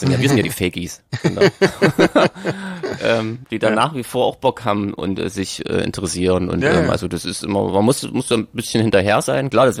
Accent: Gera, Thuringia, Germany; Ich war in meiner alten Heimatstadt in Gera.

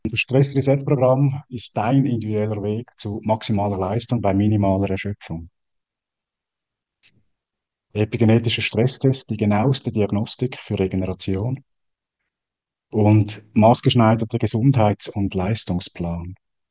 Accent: Switzerland; für mich als Schweizer

